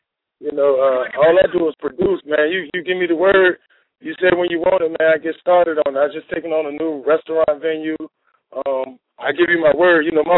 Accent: Richmond, Virginia, United States; In 2010, I'm from Richmond, Virginia. I know you guys probably heard of VCU when they went to the Final Four.

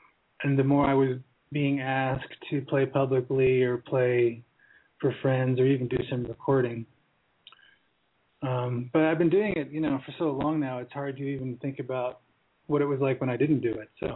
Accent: East Coast, United States; moved away as an adult; also born or lived in Germany; now in Colorado, United States; Yeah, I was born in Germany. I grew up on the East Coast to some degree. I used to spend all my summers in Europe. And then when I turned 18, I moved to Colorado.

